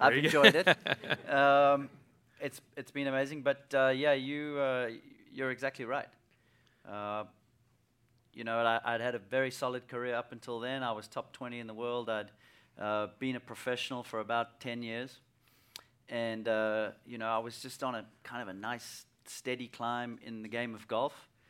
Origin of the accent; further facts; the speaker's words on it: South Africa; as a young kid growing up in South Africa, just fell in love with the game